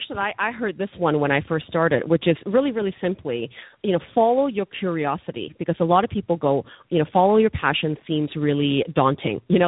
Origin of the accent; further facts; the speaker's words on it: Vancouver, British Columbia, Canada; So when I'm from Vancouver, you know, cost of living it's quite expensive there.